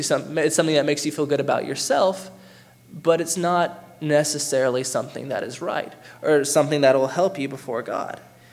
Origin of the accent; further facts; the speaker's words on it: Athens, Alabama, United States; In my hometown of Athens, Alabama, we have a problem with non-institutionalism.